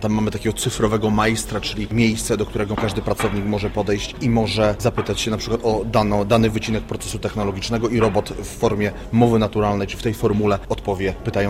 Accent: Opole Voivodeship, Poland; My sami pochodzimy tutaj z regionu

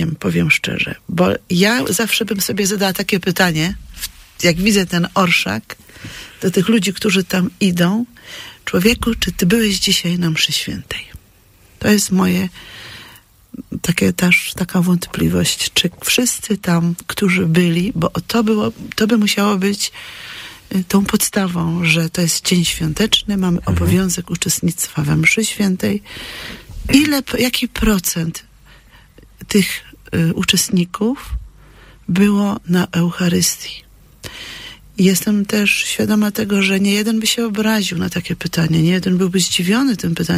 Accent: Silesian Voivodeship, Poland; Jeszcze jest dosyć mocno popularna u nas na Śląsku

